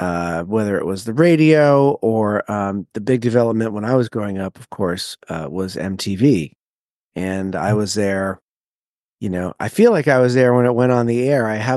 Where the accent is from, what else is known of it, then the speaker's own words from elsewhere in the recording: Reading, United States; I'm from two towns away in a town called Reading. So I have been a few other places between here and there, but I've kind of settled down here fairly close to where I grew up.